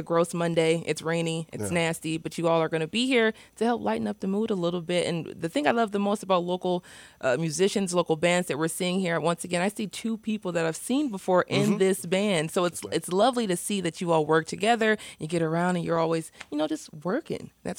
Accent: Detroit, Michigan, United States; We were born and raised in Detroit. It's kind of in our blood kind of thing.

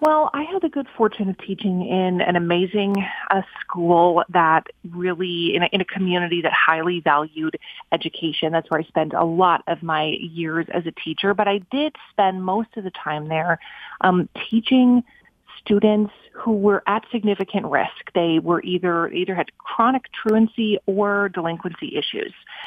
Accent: Minnesota, United States; I wanted to move back to my hometown in Minnesota

